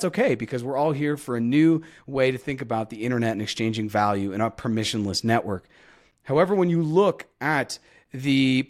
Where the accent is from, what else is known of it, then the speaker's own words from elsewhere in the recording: Massachusetts, United States; Senator Elizabeth Warren, who is the senator of my home state in the U.S.